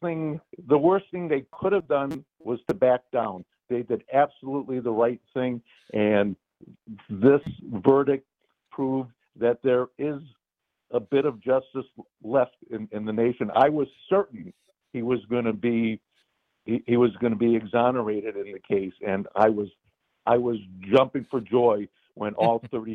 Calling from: Glendale, United States; I'm calling from Glendale.

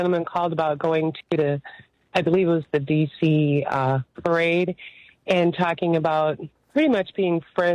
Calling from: Milwaukee, Wisconsin, United States; I'm calling from Milwaukee.

